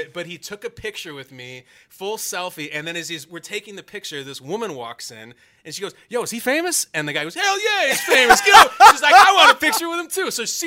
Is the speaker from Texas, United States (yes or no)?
no; Lake Bluff, Illinois, United States; No, my hometown is Lake Bluff, but long story short, I was going out to dinner with some high school friends.